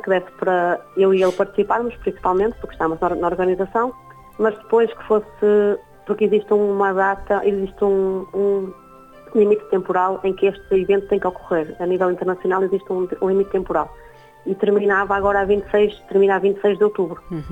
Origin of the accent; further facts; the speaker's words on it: Vila Verde, Braga, Portugal; porque não fazer em Vila Verde, que é a minha primeira terra, onde eu cresci e vivi durante muitos anos